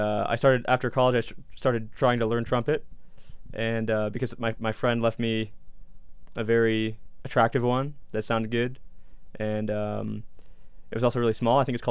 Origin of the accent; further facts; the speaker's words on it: Petaluma, California, United States; now in Hudson Valley, United States; I'm from Petaluma, California until 2010, and then I moved to the Hudson Valley, and I've been there since.